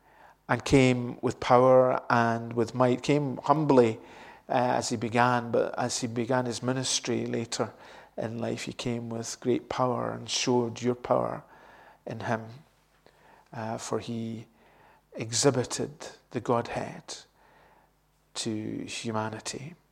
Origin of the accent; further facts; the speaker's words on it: Dalry, Scotland, United Kingdom; my hometown, the town that I grew up in. It was kind of, it's a place called Dalry. Some of you know this already, Dalry in Ayrshire.